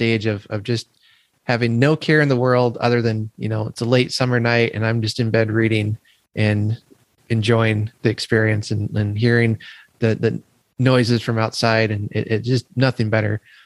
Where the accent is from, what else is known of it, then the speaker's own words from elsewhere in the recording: Illinois, United States; You know, I grew up in Illinois.